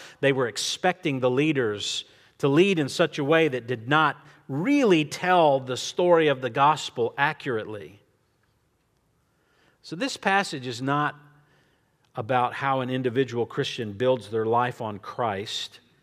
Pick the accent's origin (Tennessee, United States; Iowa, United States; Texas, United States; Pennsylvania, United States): Texas, United States; to use a little good Texas phrase there, being a Texan from the great nation. All hail the Republic.